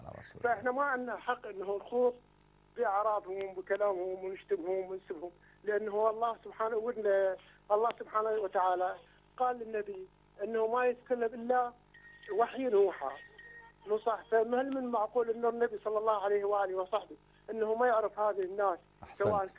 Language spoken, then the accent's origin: Arabic; Babil, Iraq; من العراق من بابل.